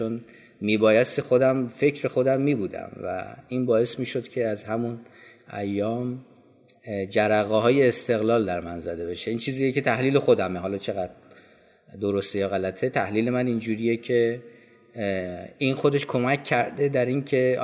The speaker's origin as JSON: {"language": "Persian", "town": "Langarud", "region": "Gilan", "country": "Iran", "tie": "born or raised there", "also_born_or_lived": "Tehran", "said": "وقتی که من 2 سالم بود دوباره برگشتن به شهر و دیار خودشون در شمال، شهر لنگرود، و من بزرگ شده شهر لنگرودم"}